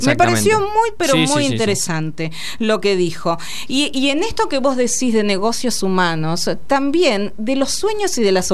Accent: Argentina; de lo cual estamos orgullosos como argentinos

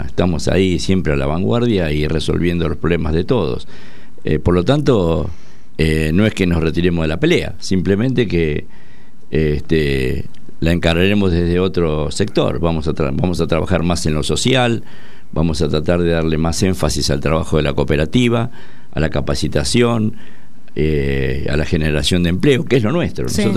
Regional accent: Argentina; Bueno, nosotros somos argentinos.

